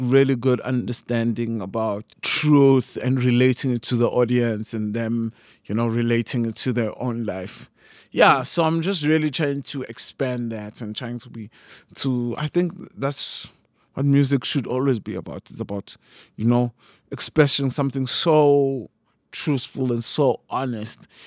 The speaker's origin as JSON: {"language": "English", "town": "Tsolo", "region": "Eastern Cape", "country": "South Africa", "tie": "born or raised there", "said": "I grew up in the Eastern Cape, a small town called Tsolo."}